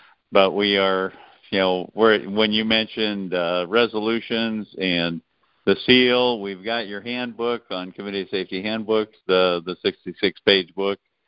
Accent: Iowa, United States; Yeah, I'm from Iowa, and we're just in the process of going through developing a committee of safety.

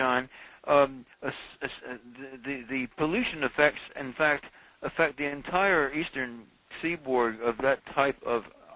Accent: California, United States; I'll admit this is a hypothetical question. I'm from California.

